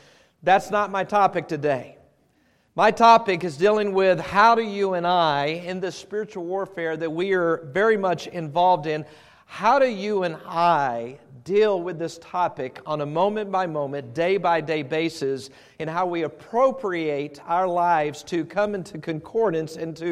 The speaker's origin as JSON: {"language": "English", "region": "Texas", "country": "United States", "tie": "born or raised there", "said": "my fondest memory growing up in Texas during the wintertime is I remember we got a half, no joke, this is not exaggerated, we got about a half inch to an inch of snow"}